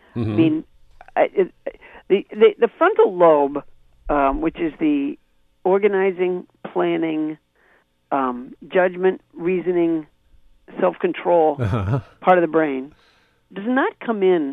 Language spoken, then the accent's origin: English; Massachusetts, United States; also born or lived in Alabama; I was raised in Massachusetts, luckily, because Massachusetts is a wonderful state, but I was born in Alabama.